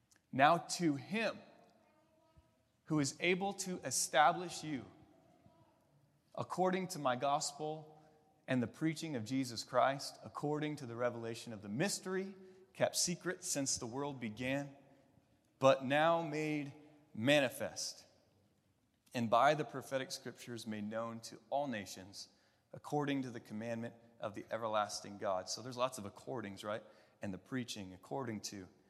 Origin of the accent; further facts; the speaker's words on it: Molalla, Oregon, United States; I'm from Malala, Oregon, you guys. That's a logging town where we cut down trees and are proud of the real deal, right? Represent Malala.